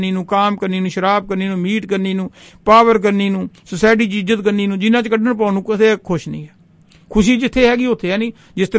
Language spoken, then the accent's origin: Punjabi; Punjab, India; moved away; ਅਸੀਂ ਪੰਜਾਬ ਤੋਂ ਆਏ ਹਾਂ, ਇੰਡੀਆ ਤੋਂ, ਸਾਡੇ ਇੱਕ ਡਿਸਟ੍ਰਿਕਟ ਹੈ ਫਰੀਦਕੋਟ, ਮੈਂ ਉੱਥੇ ਪੜ੍ਹਾਉਂਦਾ ਵੀ ਰਿਹਾ।